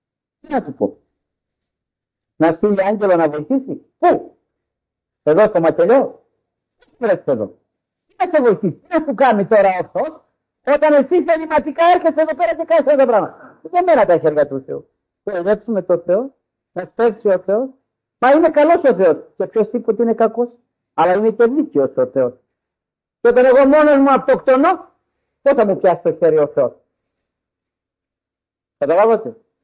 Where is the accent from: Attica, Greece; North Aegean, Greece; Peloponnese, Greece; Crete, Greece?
Attica, Greece; Athens; Όσοι εμείς σαν Αθηναίοι θα έχουμε διαβάσει